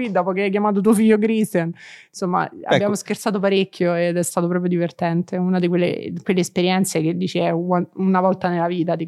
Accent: Rome, Lazio, Italy; noi da romani mica la conosciamo tutta la città, non siamo turisti

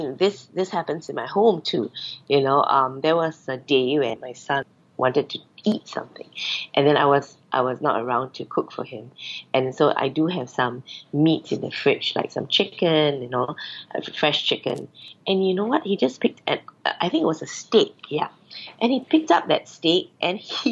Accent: Singapore; Yes, I've always lived in Singapore.

